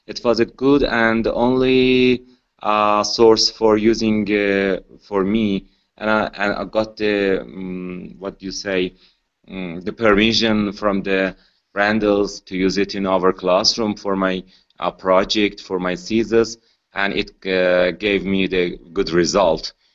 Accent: Iran; English is a second language; As I mentioned you, I'm from Iran

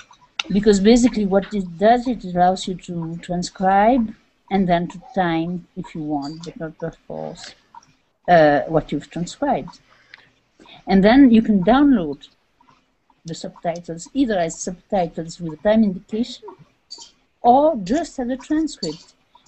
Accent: Switzerland; I'm from Switzerland, so take a kindergarten in Switzerland where they speak dialect, a sort of esoteric Swiss-German dialect.

